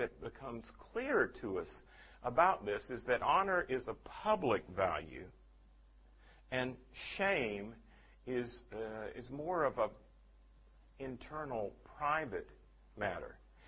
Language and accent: English; the South, United States; Now, I grew up in the Old South in the United States. And when I was a small child in the 50s, if the mayor of my town had a scandalous divorce, he would have to resign.